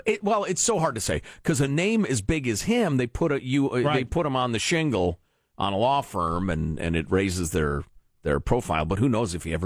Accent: Chicago, Illinois, United States; I appreciate that as a Chicagoan back in the day.

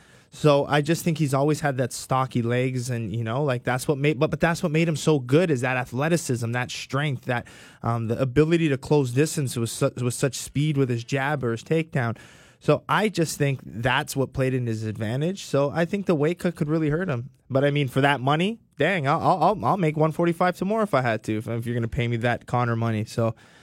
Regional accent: Canada; That's just me because being Canadian and liking GSP, that's the fight I'd want to see as a fan.

